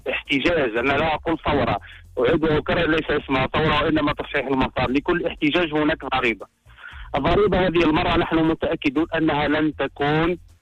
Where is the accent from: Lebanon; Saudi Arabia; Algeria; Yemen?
Algeria; هذا ما نعتقده نحن على الأقل يعني كجزائريين.